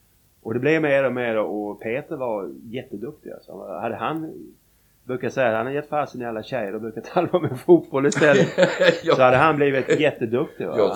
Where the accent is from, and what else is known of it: Tyresö, Stockholm County, Sweden; born or raised there; also born or lived in Malmö